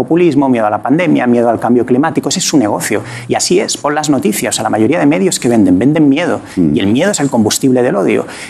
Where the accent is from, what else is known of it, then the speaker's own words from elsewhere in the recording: Spain; Yo como me considero un buen español, odio un montón de cosas.